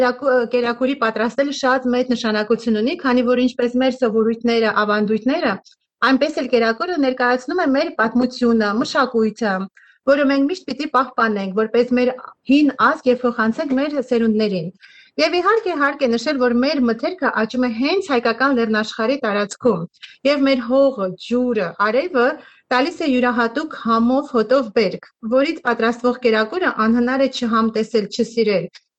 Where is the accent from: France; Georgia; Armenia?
Armenia; Alaverdi, Lori; Ծնվել եմ եւ մեծացել եմ Հայաստանում, Ալավերդի քաղաքում, որը գտնվում է Գեղեցիկ Լորվա մարզում։